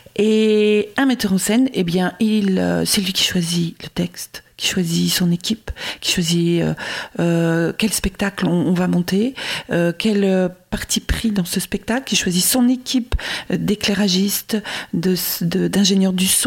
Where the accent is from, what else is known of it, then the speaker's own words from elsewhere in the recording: Paris, Île-de-France, France; Voilà, j'étais parisienne, intramuros, pendant 20 ans. Je suis née à Paris, j'étais en banlieue parisienne